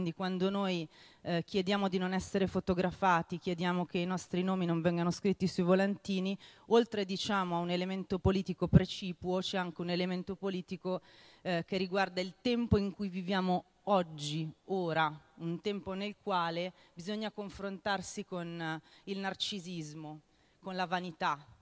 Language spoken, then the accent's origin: Italian; Milan, Lombardy, Italy; vengo da Milano e sono venuta per presentare il nostro lavoro